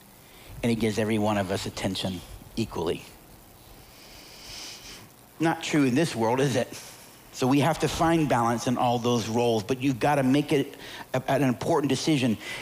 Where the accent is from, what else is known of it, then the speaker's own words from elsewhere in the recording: United States; Very sad, because I'm an American. I love this country and what it has stood for.